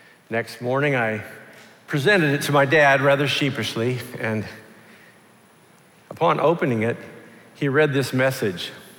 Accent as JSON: {"language": "English", "town": "Dallas", "region": "Texas", "country": "United States", "tie": "born or raised there", "said": "as a 16-year-old boy growing up in Dallas, Texas, I've had some interesting Father's Days"}